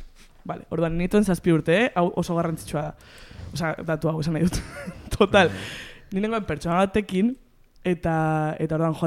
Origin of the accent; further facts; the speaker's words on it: Carcastillo, Navarre, Spain; kurtsoan zehar aste buruetan eta uda asko pasaitut literalmente 16 urte bete arte nire herrian, Zarrakaztelun, herriberan.